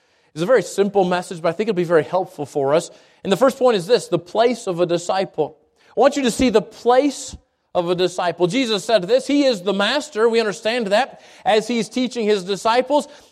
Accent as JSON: {"language": "English", "town": "Albuquerque", "region": "New Mexico", "country": "United States", "said": "I'm from Albuquerque. Albuquerque and Chicago are just a little bit different in size."}